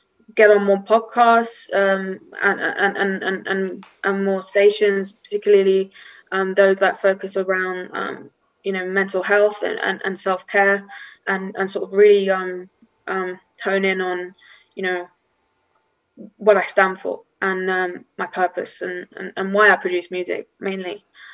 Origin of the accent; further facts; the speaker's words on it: United Kingdom; it kind of reflects my identity as a British Indian woman as well.